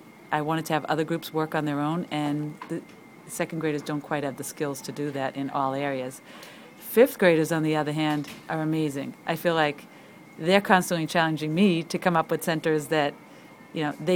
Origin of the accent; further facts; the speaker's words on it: Malden, Massachusetts, United States; born there; Well, I was born in Malden, Massachusetts, which is about 5 miles north of Boston.